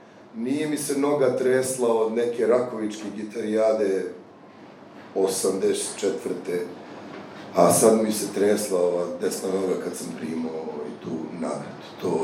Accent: Belgrade, Serbia; iako sam ja kao Beograđanin

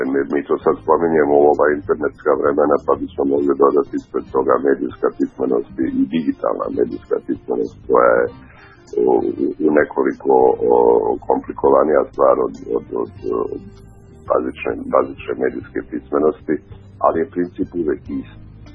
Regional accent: Banja Luka, Republika Srpska, Bosnia & Herzegovina; ja sam inače Bosanac iz Banja Luke i tamo 80. godina kada sam ja bio srednjoškolac

